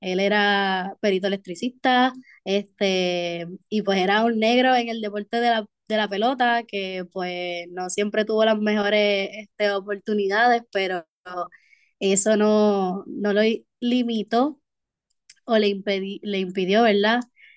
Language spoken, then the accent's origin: Spanish; Guaynabo, Puerto Rico; yo soy nacida en Atorrey, criada entre el barrio Tierra Santa en Guaynabo y Santurce, varios de esos sectores, entre ellos el residencial Luis Llorén Torres.